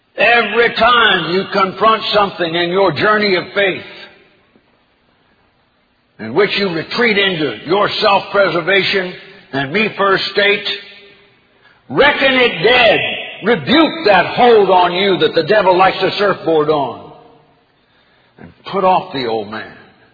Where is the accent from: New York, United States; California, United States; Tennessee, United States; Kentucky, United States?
California, United States; also born or lived in Idaho; When I was growing up as a kid, I was born in Idaho, raised in California, but the roots were in the Southern Ozarks.